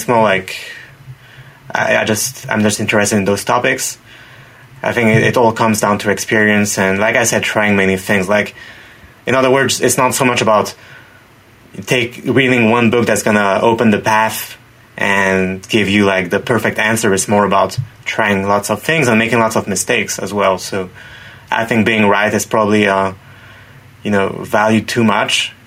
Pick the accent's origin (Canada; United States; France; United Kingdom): France; English is a second language; moved away as an adult; now in Japan; growing up in France, we had all these anime and manga, and we're very exposed to Japanese culture.